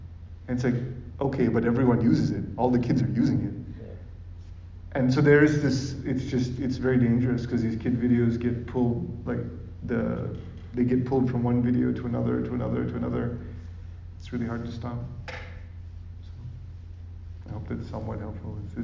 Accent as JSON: {"language": "English", "country": "Sri Lanka", "tie": "born or raised there", "said": "He was across the street in the house I grew up in Sri Lanka."}